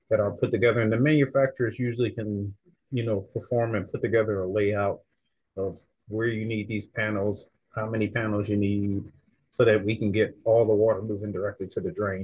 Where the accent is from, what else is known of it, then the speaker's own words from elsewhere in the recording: Detroit, Michigan, United States; I'm originally from Detroit and have done projects across the country.